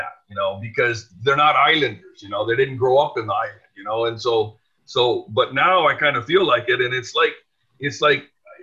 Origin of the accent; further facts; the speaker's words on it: Hawaii, United States; And I grew up in Hawaii, and I never have thought that, you know, living on a rock was a problem